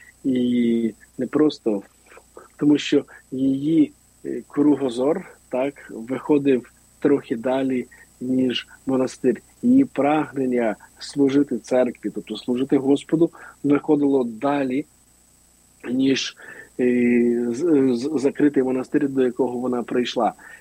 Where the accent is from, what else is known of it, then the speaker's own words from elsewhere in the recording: Berdychiv, Zhytomyr Oblast, Ukraine; moved away; коли я приїхав в Бердичів, да, після 20 років, я виїхав з Бердичева у 2000-му, вернувся в 2020-му.